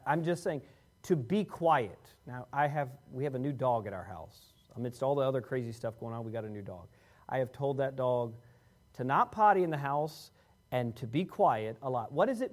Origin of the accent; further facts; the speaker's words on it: Washington, D.C. area, United States; I grew up outside of Washington, D.C.